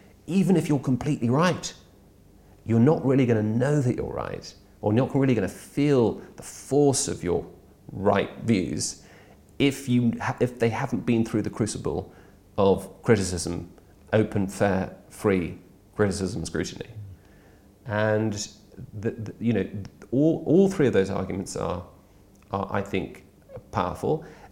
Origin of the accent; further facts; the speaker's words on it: Brussels, Brussels-Capital Region, Belgium; I've been a Brexiteer since I was 13. I grew up in Brussels.